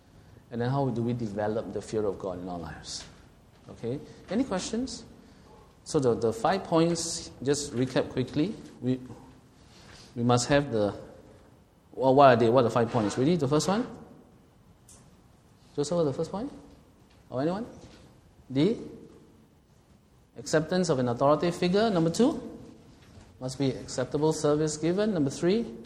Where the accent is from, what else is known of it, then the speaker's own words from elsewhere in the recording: Singapore; I swear by the flag of Singapore because I'm a Singaporean.